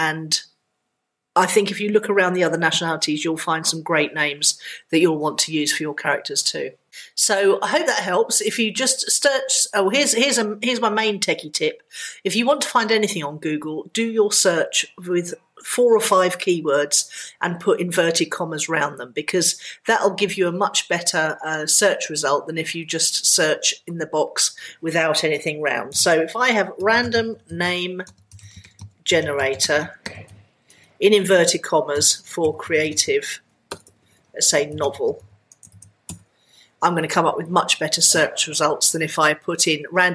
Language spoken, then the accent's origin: English; Stockport, North West England, United Kingdom; I'm from Stockport.